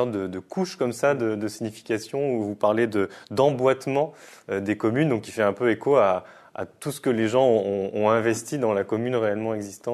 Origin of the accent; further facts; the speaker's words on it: Lyon, Auvergne-Rhône-Alpes, France; Comme je suis de Lyon